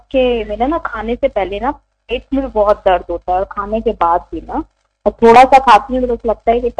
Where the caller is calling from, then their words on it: Australia; میں آسٹریلیا سے بات کر رہی ہوں.